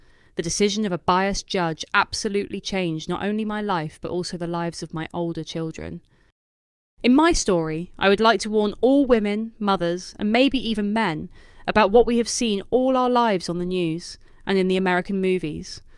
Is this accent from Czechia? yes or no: yes; Czechia; I would reply to them that I was from Czech Republic